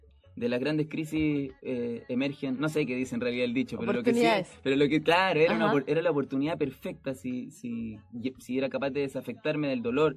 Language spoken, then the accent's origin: Spanish; Talca, Maule, Chile; soy de Talca, de una ciudad que es más pequeñita, de la zona centro-sur, en un país tan centralista y además tan eurocéntrico